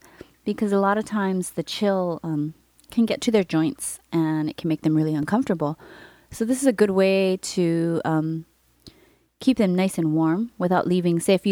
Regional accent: Hawaii, United States; But for us Hawaii folk.

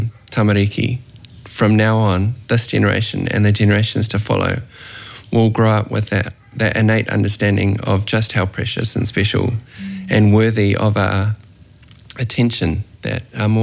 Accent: Milford, Auckland, New Zealand; I grew up in Milford, which is a little seaside part of the North Shore of Auckland

